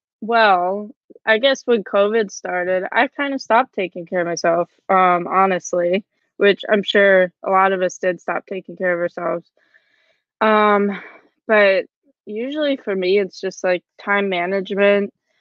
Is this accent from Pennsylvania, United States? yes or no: yes; Pennsylvania, United States; I'm from Pennsylvania, just like Caitlin said, kind of near Philly, but not really.